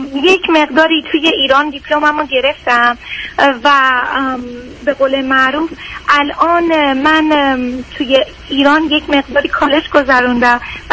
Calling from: Minnesota, United States; من از مینوسودا از امریکا هستم

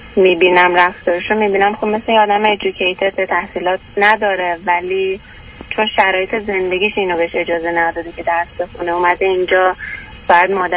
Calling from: Canada; نه، من از کانادا هستم.

